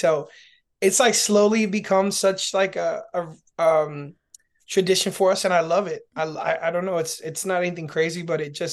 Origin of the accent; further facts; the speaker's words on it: New York City, New York, United States; I grew up in New York City, and like Christmas in New York is like